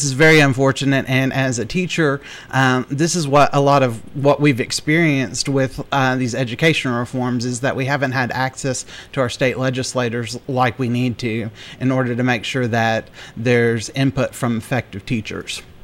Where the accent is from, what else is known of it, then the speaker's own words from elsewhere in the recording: Murfreesboro, Tennessee, United States; also born or lived in Japan; I was originally born in Japan. My parents were missionaries there. But I grew up here in Murfreesboro. My parents came back in the late 80s to work with the automotive industry here in the Japanese community.